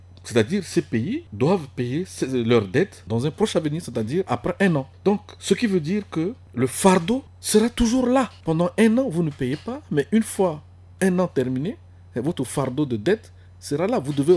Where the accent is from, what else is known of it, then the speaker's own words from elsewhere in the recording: Central African Republic; centrafricain et citoyen lambda que je suis, je pourrais faire la suggestion suivante au gouvernement de mon pays.